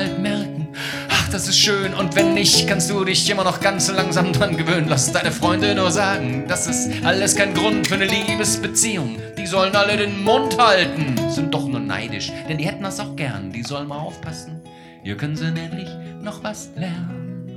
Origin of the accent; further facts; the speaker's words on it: Heilbronn, Baden-Württemberg, Germany; Ich komme tatsächlich aus Heilbronn, aber nicht direkt.